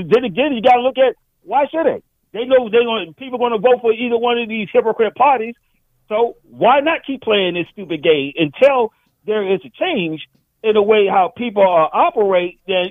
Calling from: District of Columbia, United States; from the district.

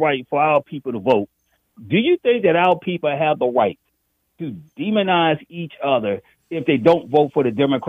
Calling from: District of Columbia, United States; from the district.

